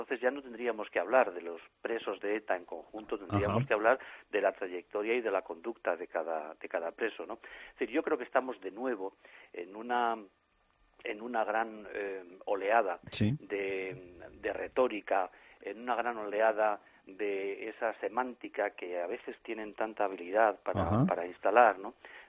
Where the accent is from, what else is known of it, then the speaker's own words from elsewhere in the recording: Spain; nos debemos como españoles, como demócratas